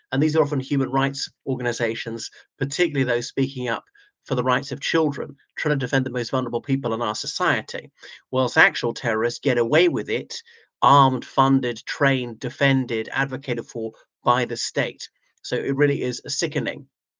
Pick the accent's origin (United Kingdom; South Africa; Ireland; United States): Ireland; from Ireland.